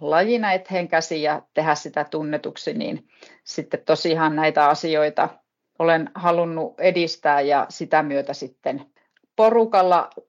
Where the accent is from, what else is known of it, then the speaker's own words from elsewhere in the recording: Pello, Lapland, Finland; olen naapuripitäjästä kotoisin Pellosta